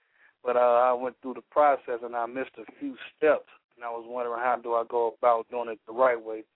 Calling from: St. Louis, Missouri, United States; I'm calling from St. Louis, Missouri.

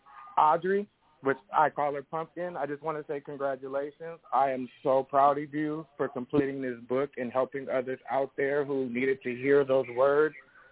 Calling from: Pittsburgh, California, United States; I am calling from Pittsburgh, California.

